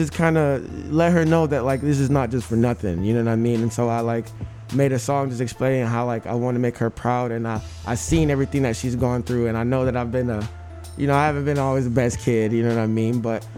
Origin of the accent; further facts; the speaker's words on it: Tennessee, United States; now in California, United States; I came from Tennessee, and now I'm in California.